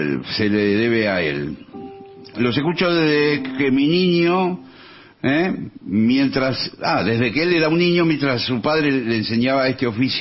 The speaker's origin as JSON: {"language": "Spanish", "town": "La Plata", "region": "Buenos Aires Province", "country": "Argentina", "lives_now": "Gijón, Spain", "said": "de La Plata, les escribo desde Gijón, Asturias."}